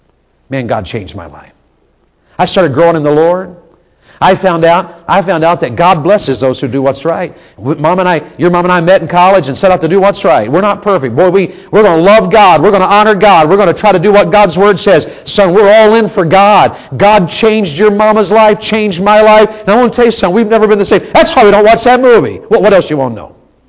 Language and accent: English; Tennessee, United States; She is a Yankee and I was a Southerner. She's in Ohio, I'm from Tennessee.